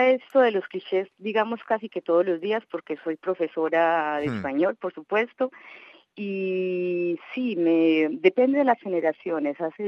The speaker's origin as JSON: {"language": "Spanish", "country": "Colombia", "said": "más que como colombiana, pero como latinoamericana"}